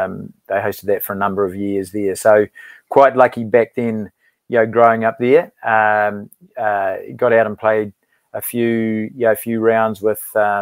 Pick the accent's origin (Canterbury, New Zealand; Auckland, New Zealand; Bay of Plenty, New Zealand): Bay of Plenty, New Zealand; Whakatane; my hometown is originally Whakatane